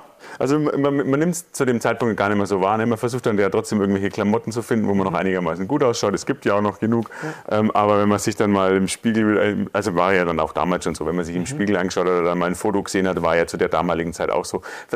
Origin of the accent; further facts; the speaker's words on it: Bavaria, Germany; Ich komme aus der Nähe von Nürnberg, bin Betriebsleiter in einem Maschinenbauunternehmen, habe zwei Kinder